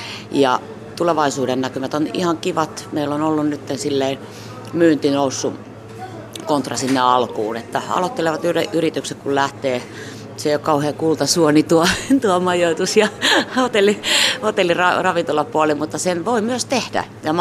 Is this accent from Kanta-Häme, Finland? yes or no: yes; Hämeenlinna, Kanta-Häme, Finland; mä oon Hämeenlinnasta kotoisin.